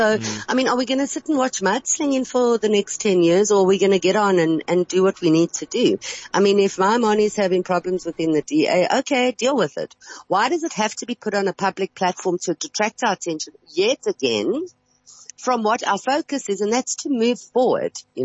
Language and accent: English; South Africa; And it's quite frustrating for me as a South African to see all this come out.